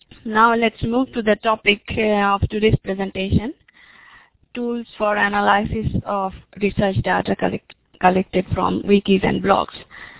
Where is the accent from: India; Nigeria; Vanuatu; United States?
India; moved away as an adult; I was born and brought up in India